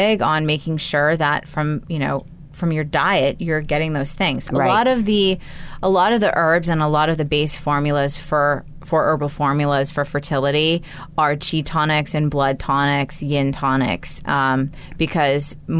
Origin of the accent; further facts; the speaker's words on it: California, United States; I'm originally from California.